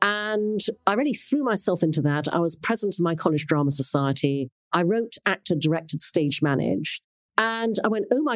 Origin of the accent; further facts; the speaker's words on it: Brunei; growing up in Brunei is a lot more boring than it sounds, because it's an Orthodox Muslim state. It's 100 miles long.